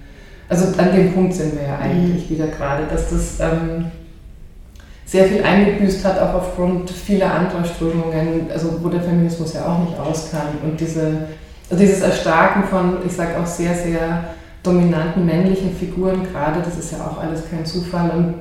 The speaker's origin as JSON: {"language": "German", "country": "Germany", "said": "Also wenn ich mir jetzt gerade in Deutschland, wo ich herkomme, anschaue"}